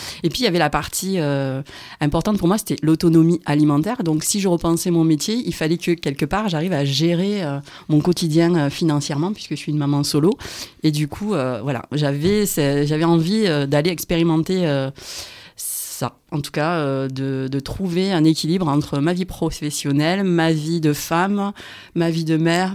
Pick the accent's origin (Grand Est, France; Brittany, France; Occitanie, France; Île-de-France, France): Occitanie, France; accent: Tarn-et-Garonne; now in Cahors, France; je suis native du Tarn-et-Garonne et j'habite Cahors depuis 7 ans. Et j'habite pas très loin du jardin forêt de Cabessu.